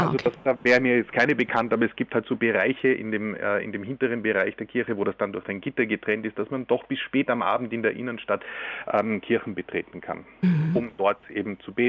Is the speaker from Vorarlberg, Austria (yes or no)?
no; Vienna, Austria; auch wenn es uns manchmal als Wiener ein bisschen museal und altmodisch vorkommt.